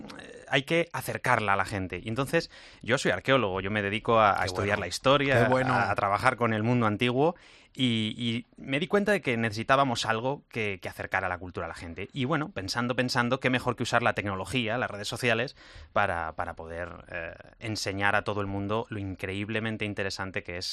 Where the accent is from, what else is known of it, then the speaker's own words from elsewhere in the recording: Segovia, Castile and León, Spain; born there; Al final, yo nací en Segovia y ese acueducto romano increíble que tenemos...